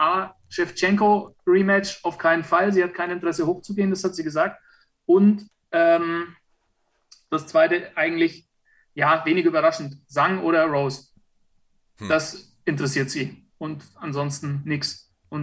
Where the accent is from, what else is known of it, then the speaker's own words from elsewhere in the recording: Bavaria, Germany; also ich bin Franke, ja